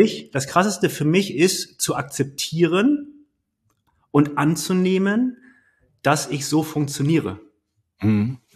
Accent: Hamburg, Germany; jetzt bin ich gerade in Hamburg, in meiner alten Heimat, dort, wo ich geboren und aufgewachsen bin.

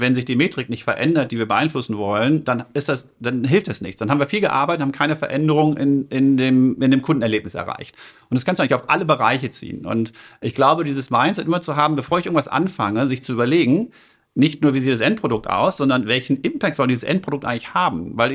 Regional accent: North Rhine-Westphalia, Germany; ich bin im Ruhrgebiet groß geworden. Das war kein Volkssport da.

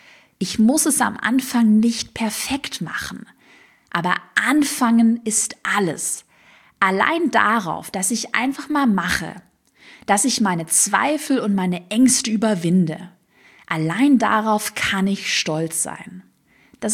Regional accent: Baden-Württemberg, Germany; accent: Swabian; ich hatte damals einen schwäbischen Dialekt, den man halt so ein bisschen gehört hat.

